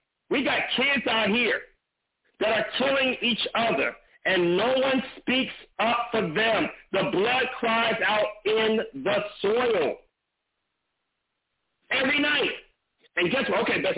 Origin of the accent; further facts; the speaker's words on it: Los Angeles, California, United States; has been murdered back in my hometown of Los Angeles